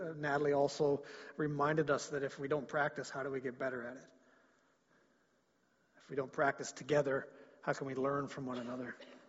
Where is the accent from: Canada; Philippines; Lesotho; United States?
Canada; Creston, British Columbia; And I remember saying, growing up in Creston, might have been grade one, grade two, we said the Lord's Prayer, I think every day, maybe every other day.